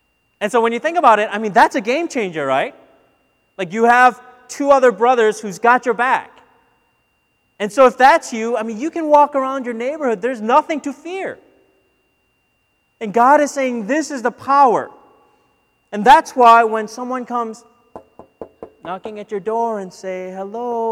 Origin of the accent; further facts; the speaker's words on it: Minnesota, United States; By the way, I grew up in Minnesota, so if you come to our church, you'll hear me, at least in the fall, talk a lot about my Vikings